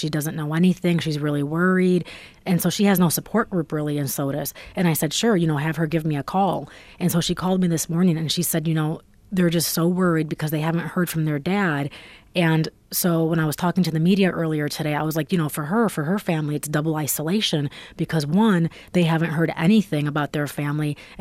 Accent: Avon, United States; I'm originally from Avon, so I know what it's like when you live in one of those towns and you don't have a large Hispanic population.

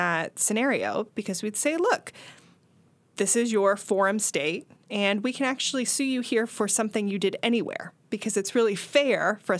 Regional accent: Texas, United States; Texas is my home state

